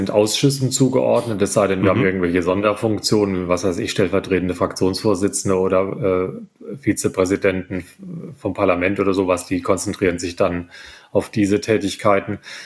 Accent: Wiesloch, Baden-Württemberg, Germany; Also ich komme aus Wiesloch, einem ursprünglich mal kurpfälzischen Amtsstädtchen südlich von Heidelberg.

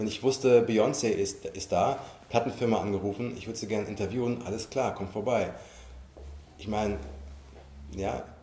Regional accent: Frankfurt, Hesse, Germany; ich komme aus Frankfurt

